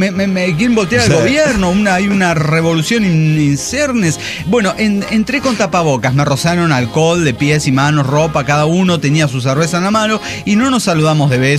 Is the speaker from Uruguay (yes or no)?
no; Colombia; en Colombia a las 4 de la mañana es el toque de queda.